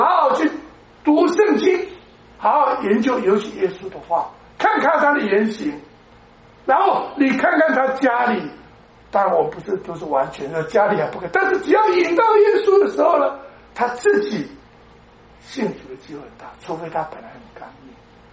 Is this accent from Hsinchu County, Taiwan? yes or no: no; Douliu, Yunlin County, Taiwan; now in United States; 我斗六，我就考到这个台湾最好的高中，又考第一志愿考到最好的大学